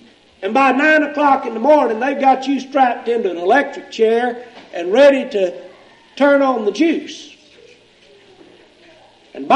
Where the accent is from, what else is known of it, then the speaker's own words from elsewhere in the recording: Texas, United States; As a boy growing up in East Texas, I worked out around the farm a good bit